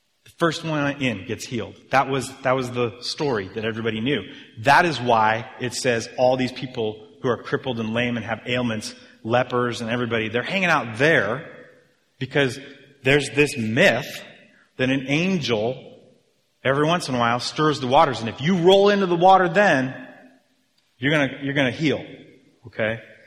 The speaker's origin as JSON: {"language": "English", "town": "Mesa", "region": "Arizona", "country": "United States", "tie": "born or raised there", "said": "Where I grew up in Arizona, in Mesa, all the parks, you have the city level streets, right?"}